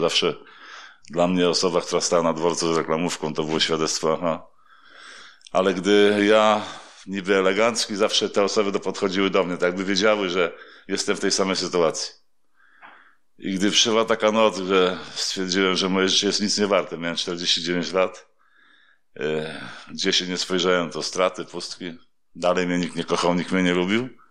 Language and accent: Polish; Żagań, Lubusz Voivodeship, Poland; born there; przyjechałem z Warszawy, a tak naprawdę urodziłem się w Żaganiu